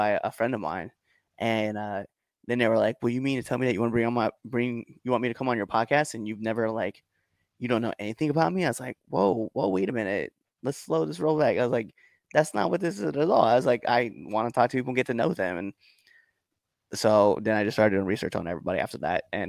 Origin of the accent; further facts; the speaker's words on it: Baird, Nebraska, United States; I'm a little bit of everywhere, but my hometown is actually this place called Baird, Nebraska.